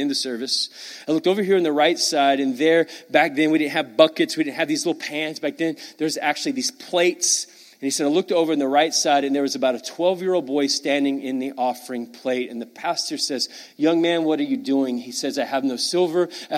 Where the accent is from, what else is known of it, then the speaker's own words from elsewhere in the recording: Irving, Texas, United States; I was born and raised in Irving, actually at my wife's father's church.